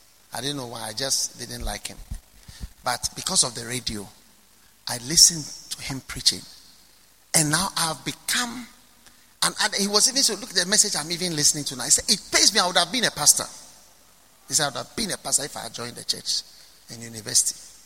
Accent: Ghana; even though I'm a Ghanaian, I've been here since I was born.

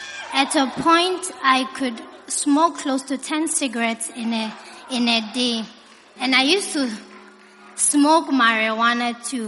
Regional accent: Botswana; I'm from Botswana.

